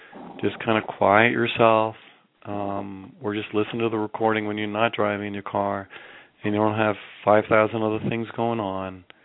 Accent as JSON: {"language": "English", "town": "New York City", "region": "New York", "country": "United States", "said": "I'm from New York City, so I say the yo deal here."}